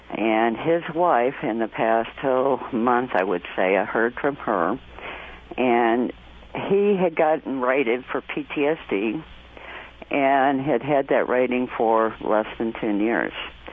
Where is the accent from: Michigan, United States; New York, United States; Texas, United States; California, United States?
Texas, United States; Dallas; also born or lived in Houston; Yeah, I am Texan. I was born in Dallas, raised Dallas and Houston, and went into the military in San Antonio.